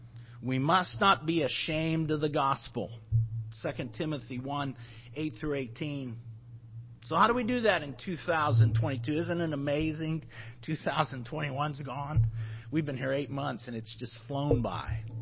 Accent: Pennsylvania, United States; also born or lived in Ridgway, United States; I was born in 1954 in Pennsylvania, Ridgeway, Pennsylvania, then moved south of Pittsburgh for when I was five.

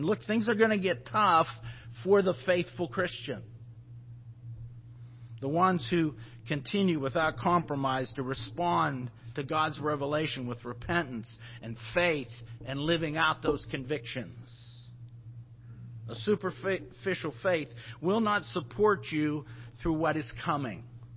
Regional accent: Pennsylvania, United States; also born or lived in Ridgway, United States; I was born in 1954 in Pennsylvania, Ridgeway, Pennsylvania, then moved south of Pittsburgh for when I was five.

